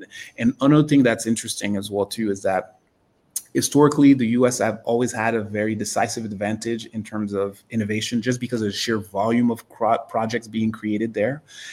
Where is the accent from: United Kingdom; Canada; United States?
Canada; I'm Canadian